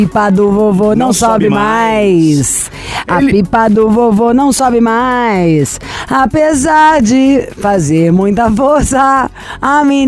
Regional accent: Brazil; Então, quando você me fala isso, meu lado invejoso, porque eu sou brasileira, dói meu cotovelo pra falar que era a gente ali.

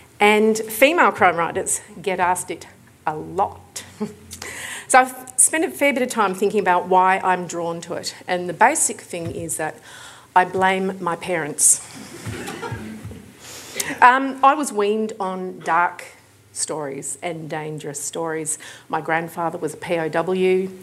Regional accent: Frankston, Victoria, Australia; I grew up in Frankston.

